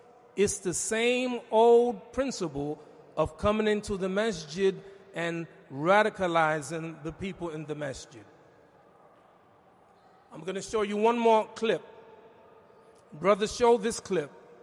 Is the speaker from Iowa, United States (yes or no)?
no; New York City, New York, United States; I said, imam, I noticed I'm from New York City.